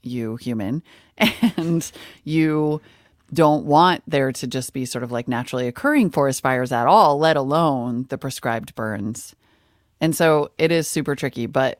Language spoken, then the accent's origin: English; Montana, United States; that was a conversation I grew up having in Montana.